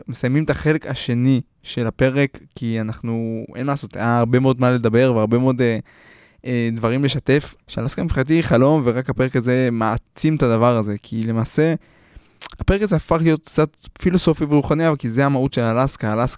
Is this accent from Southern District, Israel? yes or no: no; Gedera, Central District, Israel; גדלתי בגדרה, שעוד היא הייתה הרבה יותר קטנה